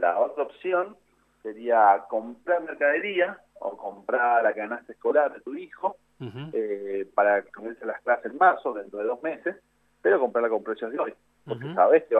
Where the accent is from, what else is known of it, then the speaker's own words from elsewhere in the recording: Argentina; a nosotros como argentinos